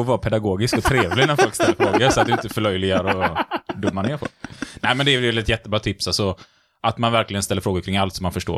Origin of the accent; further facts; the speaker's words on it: Gothenburg, Västra Götaland County, Sweden; Vi är lite göteborgare vi nämligen.